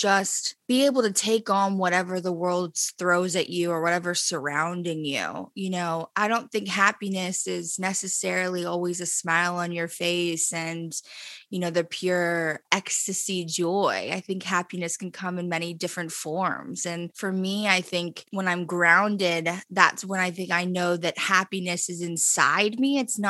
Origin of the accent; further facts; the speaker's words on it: Los Angeles, California, United States; I grew up in the Valley, but I've had a lot of my friends, Angelinos, everybody who's been born and raised here